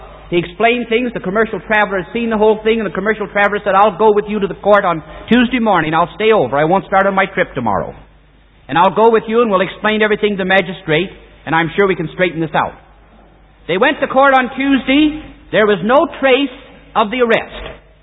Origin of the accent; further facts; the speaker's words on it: United States; As an American, I hate communism.